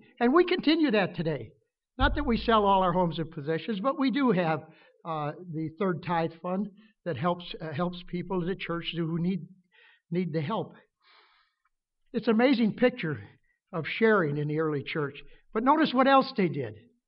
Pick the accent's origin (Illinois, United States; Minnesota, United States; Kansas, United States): Illinois, United States; Chicago; born there; I was born in Chicago, Illinois, and I moved back there with Donna after we were married.